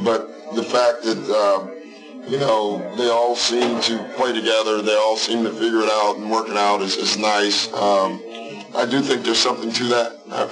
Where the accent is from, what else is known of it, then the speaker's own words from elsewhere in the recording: Chicago, Illinois, United States; I'm from Chicago. I grew up in Chicago.